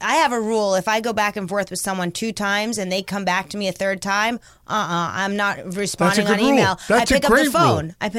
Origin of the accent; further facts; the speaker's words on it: New York, United States; I'm from New York, but hey.